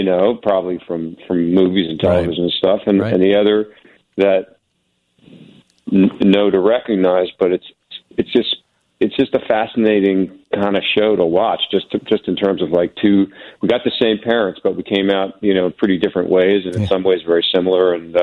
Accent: Philadelphia, Pennsylvania, United States; growing up in Philly, we just had a lot of access to music.

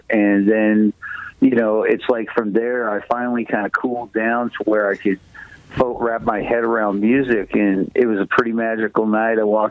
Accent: Tennessee, United States; when I grew up in Tennessee, I lived out on a farm.

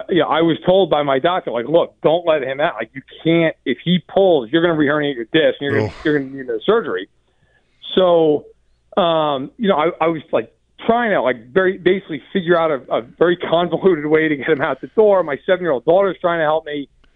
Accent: New York, United States; I live out in Chicago, outside of Chicago, and but I'm from New York. I grew up in the Catskill Mountains, which is where I am right now.

